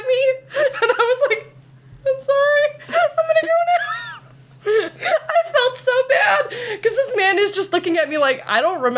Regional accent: Canada; no, I'm Canadian

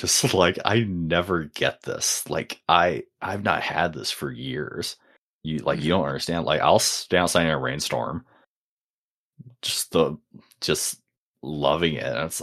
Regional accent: Oregon, United States; I think about that sometimes with the snow and like growing up in Oregon

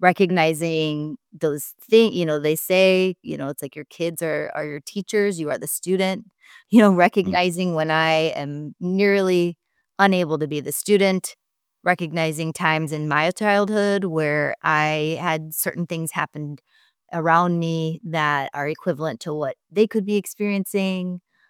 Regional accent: Florida, United States; I'm in Minnesota. I'm from Florida.

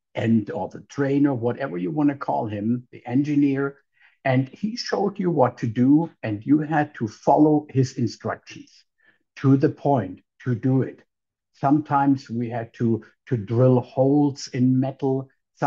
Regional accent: Germany; When I grew up in Germany, we had to learn.

